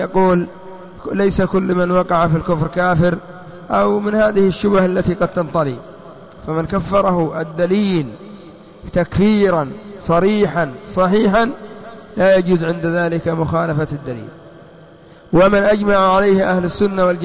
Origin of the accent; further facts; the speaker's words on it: Yemen; فمثلا عندنا في اليمن إذا قلنا الشيعة نريد بهم من دون الرافضة